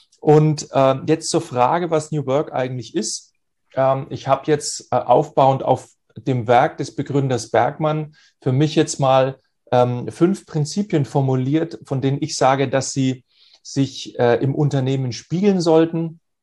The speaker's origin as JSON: {"language": "German", "town": "Ansbach", "region": "Bavaria", "country": "Germany", "tie": "born or raised there", "lives_now": "Nuremberg, Germany", "said": "Ja, gebürtig aus Ansbach im schönen Frankenland, ne, wie du schon gesagt hast, wohne in Nürnberg. Ich bin jetzt von Haus aus Psychologe mit Nebenfach Informatik"}